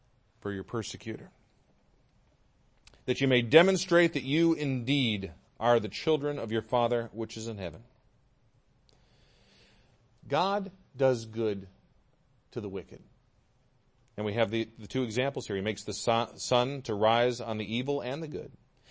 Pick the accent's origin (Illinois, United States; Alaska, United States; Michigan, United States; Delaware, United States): Michigan, United States; Now, I grew up in Michigan where sometimes the lake ice would get like this.